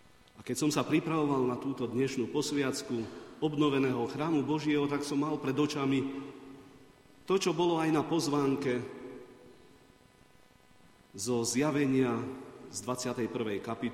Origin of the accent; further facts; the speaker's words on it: Žilina Region, Slovakia; nie v Turcii, v tej druhej časti, odkiaľ pochádzam